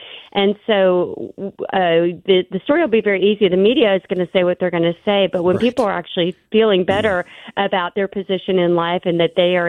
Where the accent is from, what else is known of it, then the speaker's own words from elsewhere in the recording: Kentucky, United States; So this district in Tennessee borders my home state of Kentucky. And so we took a team of about 25 Kentuckians down